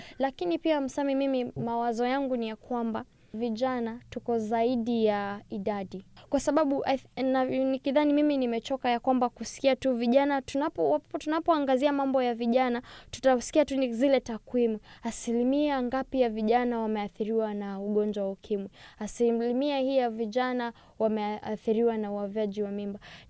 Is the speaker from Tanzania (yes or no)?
no; Nairobi, Kenya; Lakini kweli mimi ambapo ninatoka kama Nairobi, mimi ninaona kwamba vijana wengi wanajaribu kutafuta ajira.